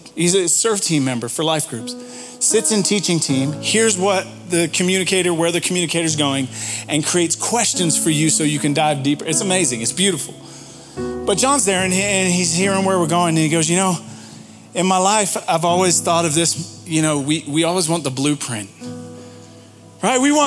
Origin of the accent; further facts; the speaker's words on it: England, United Kingdom; I'm English. I can say that.